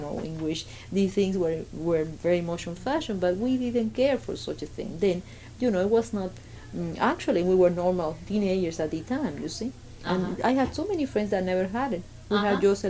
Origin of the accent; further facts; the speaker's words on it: Cuba; I grew up in Cuba and I didn't want to have a Fiesta de 15.